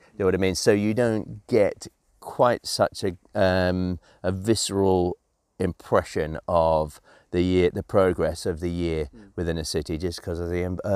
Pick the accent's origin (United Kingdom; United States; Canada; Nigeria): United Kingdom; London; growing up in London, I loved the excitement of being in London. I loved the culture.